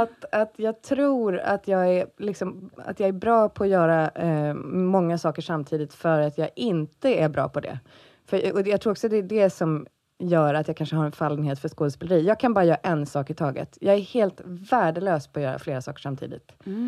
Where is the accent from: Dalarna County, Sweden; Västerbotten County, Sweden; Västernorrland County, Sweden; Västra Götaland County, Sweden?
Västernorrland County, Sweden; Härnösand; Och det är kanske lite dialektalt för att jag kommer från Härnösand.